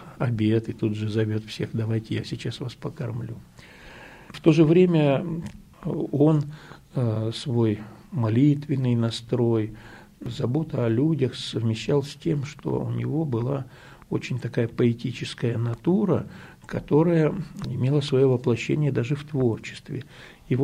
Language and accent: Russian; Almaty, Kazakhstan; мы вот из Алматы приехали поступать